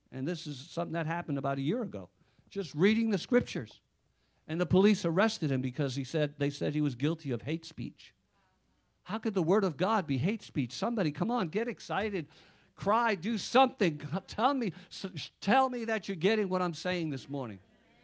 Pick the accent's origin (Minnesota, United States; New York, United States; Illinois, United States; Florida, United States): New York, United States; Queens; When I was a kid and growing up in Queens, New York, I snuck into a swimming place where it was like by membership only.